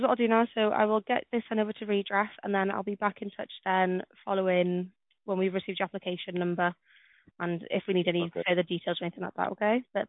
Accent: Wales, United Kingdom; now in England; so I'm Welsh, and since coming over to England

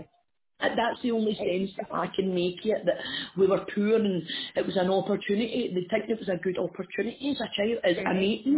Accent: Glasgow, Scotland, United Kingdom; Yeah, it's in Glasgow. It's a very deprived area where it was back then.

